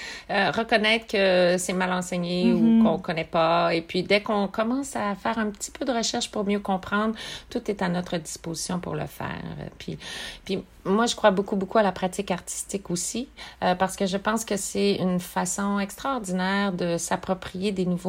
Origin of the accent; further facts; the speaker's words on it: Témiscamingue, Quebec, Canada; also born or lived in Côte-Nord; parce que j'ai grandi en anglais, en Témiscamingue, communauté française. Ma mère est francophone, s'est battue pour la langue française beaucoup. Alors, j'ai étudié en français toute ma vie.